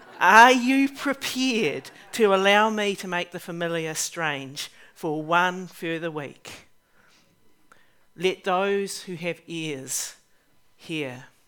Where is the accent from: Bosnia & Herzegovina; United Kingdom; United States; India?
United Kingdom; England; King James I, because I am English.